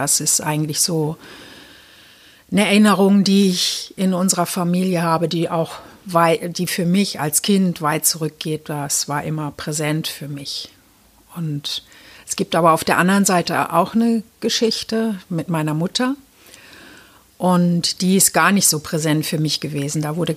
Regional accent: Germany; born there; ich bin ja in der DDR geboren.

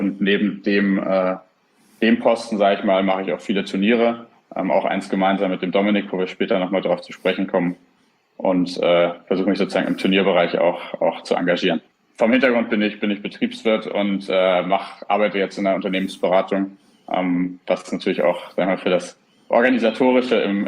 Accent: Munich, Bavaria, Germany; born there; ich bin 26 Jahre alt, bin gebürtig aus München und habe dann nach meinem Studium, was ich in anderen Städten Deutschlands im Ausland verbracht habe, dann vor 3 Jahren wieder angefangen in München zu arbeiten.

